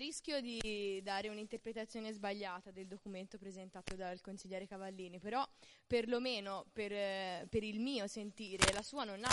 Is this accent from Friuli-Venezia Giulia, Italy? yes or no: no; Chianni, Tuscany, Italy; del sentire di tutta la popolazione del mio paese, perché io sono di Chianni, di Laiatico, di Terricciolo, di tutti i limitrofi